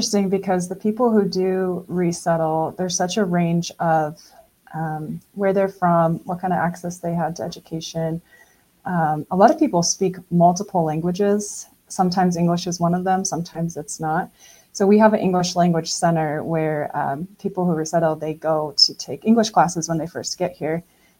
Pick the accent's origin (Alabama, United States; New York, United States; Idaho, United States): Idaho, United States; And just growing up in Idaho, I've always been really interested in other cultures and other languages.